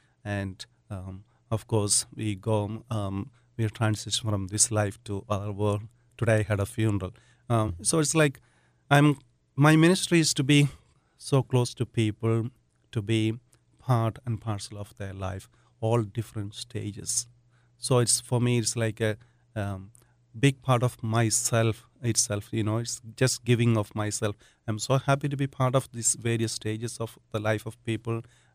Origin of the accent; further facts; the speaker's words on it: India; And for me, I think growing up in India, as Abby said, it is a blessing to move around in India.